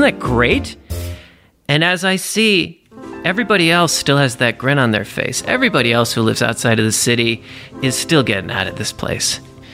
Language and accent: English; New York City, New York, United States; because of course I'm a New Yorker